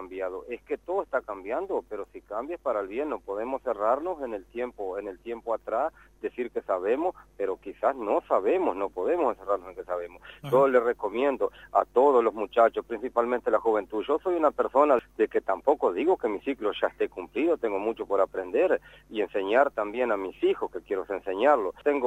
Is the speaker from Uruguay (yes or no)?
yes; Durazno, Uruguay; also born or lived in Tacuarembó; now in San José, Uruguay; yo soy del departamento soy nativo de Durazno, pero vivo en el departamento de Tacuarembó. Digo, tengo mi casita, mi ranchito ahí en Paso de los Toros, uh-huh. pero hace 6 años que estoy acá en el departamento de San José, en Sierras de Mahoma.